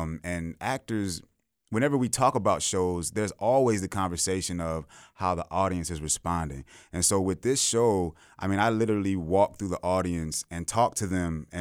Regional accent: Atlanta, Georgia, United States; I'm from Atlanta, and I do my best to get on the Atlanta theater scene whenever I can.

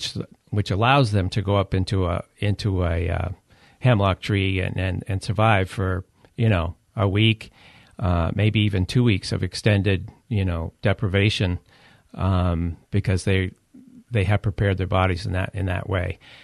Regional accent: South Burlington, Vermont, United States; I mean, I grew up in South Burlington.

